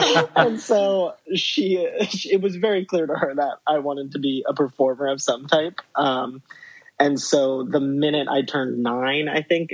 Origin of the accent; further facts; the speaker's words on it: Columbus, Ohio, United States; I grew up in a pretty safe suburb right outside of Columbus.